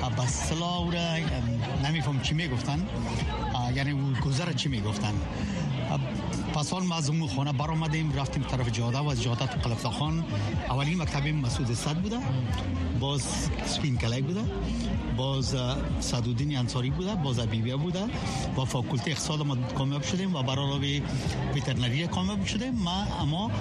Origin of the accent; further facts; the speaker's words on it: Afghanistan; now in United States; سیتیزن هستم اما امریکایی نشدیم. هنوز ما افغان هستم. افغان به این مفهوم که ما کلچر خود از دست ندادیم.